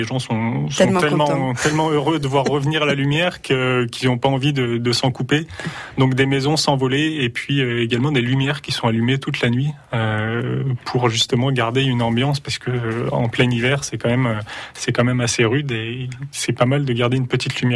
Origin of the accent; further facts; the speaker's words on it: Grenoble, Auvergne-Rhône-Alpes, France; Alors moi je suis grenoblois, donc j'ai l'habitude des montagnes